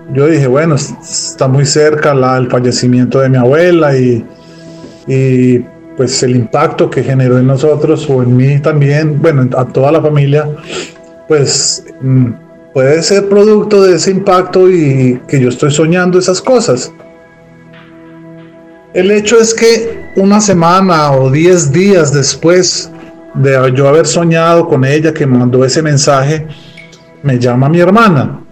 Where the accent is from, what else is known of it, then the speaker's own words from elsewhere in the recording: Colombia; now in Brazil; un saludo desde Brasil. Saludos. Soy un colombiano que vive aquí en este país hace ya unos 10 años aproximadamente